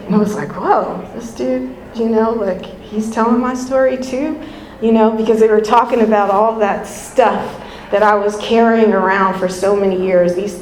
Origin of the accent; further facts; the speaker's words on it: Venice, California, United States; I grew up in Venice, the West Side. I'm back on the West Side now.